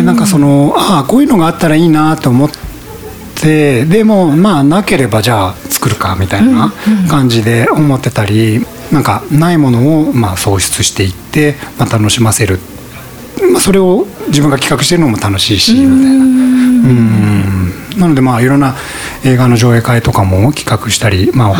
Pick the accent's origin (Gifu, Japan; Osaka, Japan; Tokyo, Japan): Tokyo, Japan; なんか東京生まれ東京育ちなので、もう何でもあるんですよ